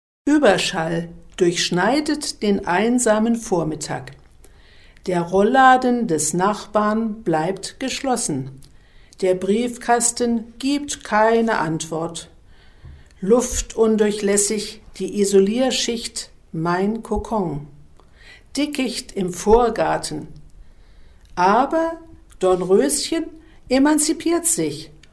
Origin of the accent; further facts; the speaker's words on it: Düsseldorf, North Rhine-Westphalia, Germany; born there; also born or lived in Silesia; Ich selbst war in Schlesien nur kurz. Ich bin eigentlich in Düsseldorf geboren.